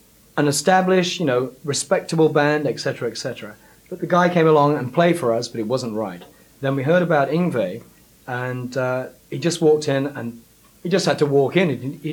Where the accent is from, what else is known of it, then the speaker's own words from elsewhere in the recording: England, United Kingdom; You must remember I'm English